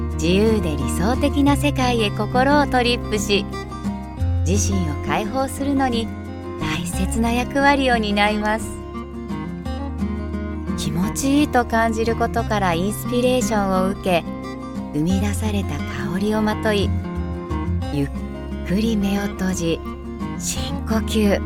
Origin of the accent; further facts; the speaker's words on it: Kagawa, Japan; 今日は私の故郷香川の名物